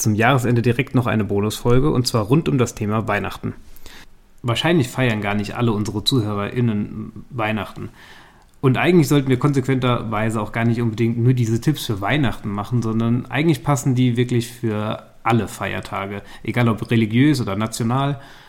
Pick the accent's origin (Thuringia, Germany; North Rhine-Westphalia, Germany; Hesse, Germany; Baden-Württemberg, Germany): Hesse, Germany; ich komme ja aus der Nähe von Darmstadt, da in einem kleinen Dorf aufgewachsen.